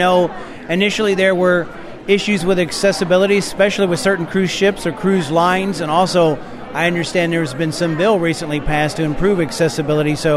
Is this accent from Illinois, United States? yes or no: yes; Belleville, Illinois, United States; I'm from Belleville.